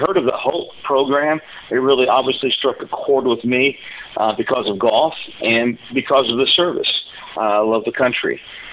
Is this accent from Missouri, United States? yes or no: yes; Cape Girardeau, Missouri, United States; Started out in Southern California before moving back to my hometown, Cape Girardeau